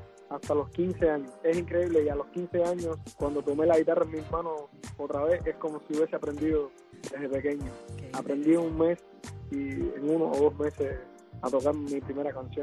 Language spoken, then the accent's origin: Spanish; Jovellanos, Matanzas, Cuba; Soy de Jovellanos, sí. El poblado San Miguel de los Baños.